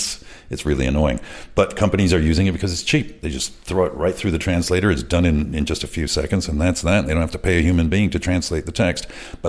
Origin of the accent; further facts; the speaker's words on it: Ibiza, Balearic Islands, Spain; I mean, I was born here in 1968, so you have to imagine, under the Franco regime, a dictatorship, which we had no knowledge or perception of, because we just grew up isolated here on Ibiza